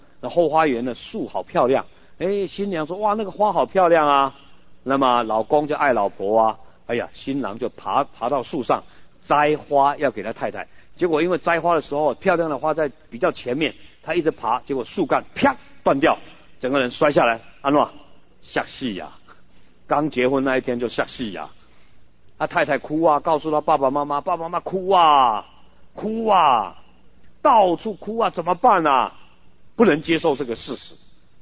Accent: China; 所以我们中国人说，己所不欲勿施于人啊

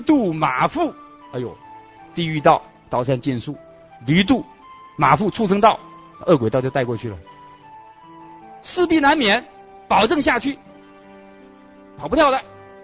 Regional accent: China; 我们身为中国人，听到

